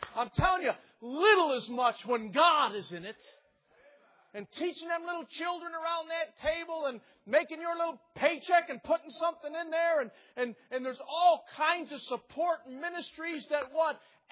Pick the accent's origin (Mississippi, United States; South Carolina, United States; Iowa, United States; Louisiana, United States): Mississippi, United States; And I came from South Mississippi, Dad.